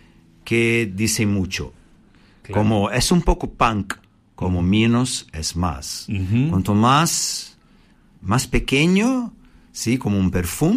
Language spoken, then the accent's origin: Spanish; Brazil; Entonces yo era un brasileño común.